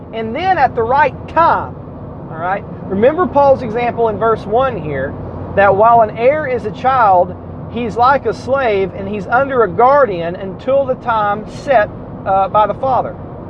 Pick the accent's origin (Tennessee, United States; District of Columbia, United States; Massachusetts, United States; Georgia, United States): Tennessee, United States; Fun fact, I am from Hamilton County, Tennessee. I was born in Memorial Hospital in 1982.